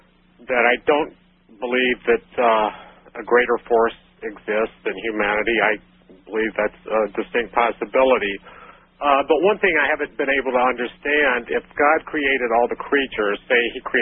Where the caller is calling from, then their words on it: California, United States; I'm calling from Southern California.